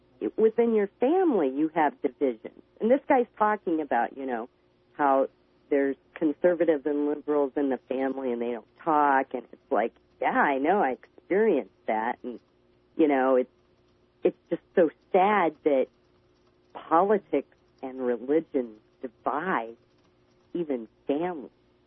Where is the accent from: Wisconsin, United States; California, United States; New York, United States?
California, United States; I'm out here in California. I'm a gal from Cal.